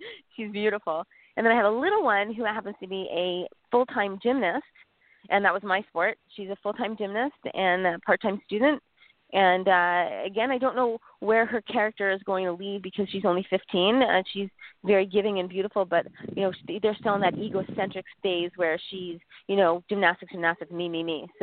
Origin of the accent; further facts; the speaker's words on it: Canada; now in Key Biscayne, United States; I tell everybody from home, I'm Canadian